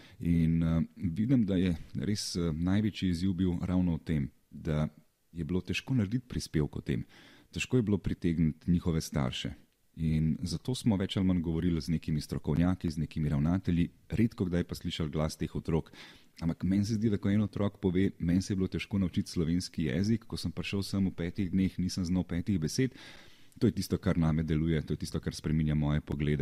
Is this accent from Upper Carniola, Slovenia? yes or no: yes; Kranj, Upper Carniola, Slovenia; recimo sam prihajam iz Kranja